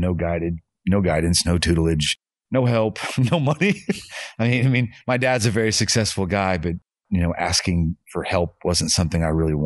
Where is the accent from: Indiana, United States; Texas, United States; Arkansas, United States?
Arkansas, United States; Fayetteville; I grew up in Fayetteville. There's nothing more locally born and sourced than me.